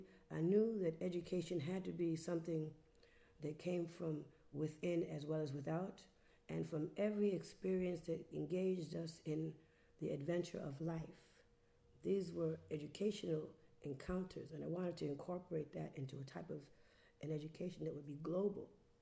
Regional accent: Westbury, New York, United States; also born or lived in Westchester, New York; I was born in Westchester, New York, and lived most of my life in Westbury, Long Island. As I grew up in a community of family, very intense and close family members.

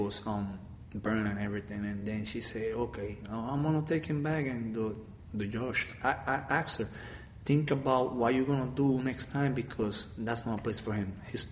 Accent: Cabo Rojo, Puerto Rico; English is a second language; And from there, my life, I moved from Cabo Rojo to Mayagüez. I was already 17 to going to turn 18.

